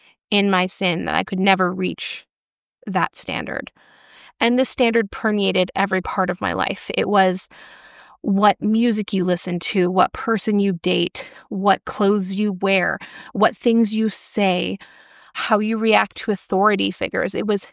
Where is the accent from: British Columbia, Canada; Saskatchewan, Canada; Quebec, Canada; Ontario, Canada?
Saskatchewan, Canada; Regina; I grew up in Western Canada in a very, very small church in Regina. And I grew up in an incredibly independent fundamental Baptist church